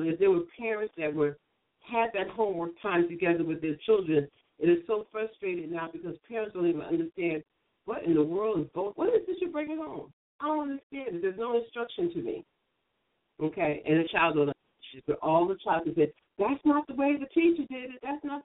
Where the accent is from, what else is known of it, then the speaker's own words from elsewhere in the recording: New York, United States; Liken it to myself when I was growing up in New York in the public schools. I love my public schools